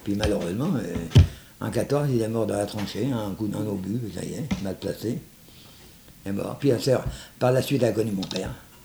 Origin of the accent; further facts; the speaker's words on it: Fécamp, Normandy, France; born there; Moi je suis né à Fécamp, mais mon père était belge.